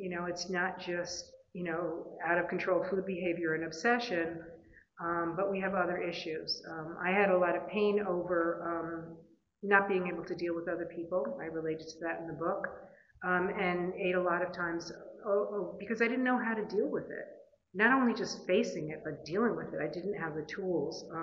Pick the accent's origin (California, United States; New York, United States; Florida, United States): New York, United States; Brooklyn; still a compulsive overeater. I'm from Brooklyn, New York. I'm from Brooklyn, New York.